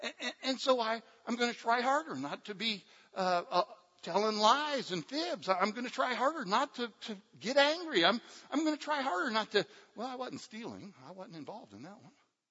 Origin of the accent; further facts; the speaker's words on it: United States; I'm an American. I've got a weak stomach.